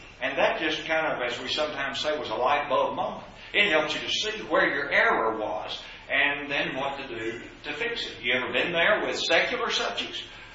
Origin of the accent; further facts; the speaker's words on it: Kentucky, United States; when I was growing up in Kentucky, there was an expression that became pretty popular